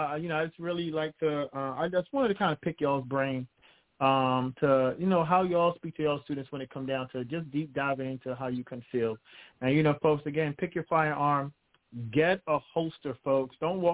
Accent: New York, United States; now in Virginia, United States; know here in Virginia, some people call it the Wild Wild West, especially the folks up north from my hometown, New York.

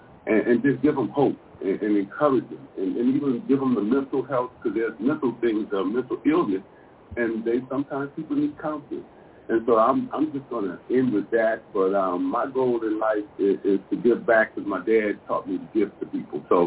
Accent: New Orleans, Louisiana, United States; I'm actually from New Orleans.

